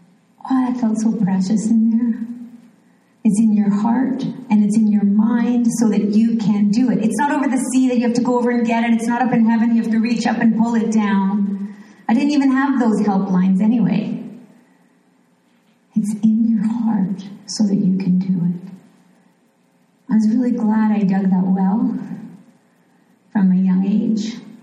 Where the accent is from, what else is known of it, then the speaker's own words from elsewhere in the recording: England, United Kingdom; born there; So I'm British kind of background. I was born in England.